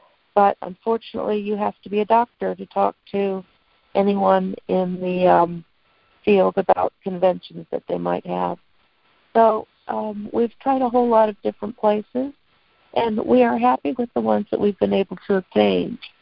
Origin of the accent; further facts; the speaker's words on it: Indiana, United States; I'm a compulsive debtor. I'm from Indiana.